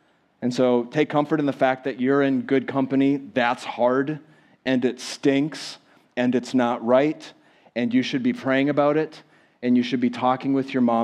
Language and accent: English; Minnesota, United States; I was in kindergarten, like a lot of you, and I grew up in Minnesota, and during the winter, I remember walking home. We lived out in the country.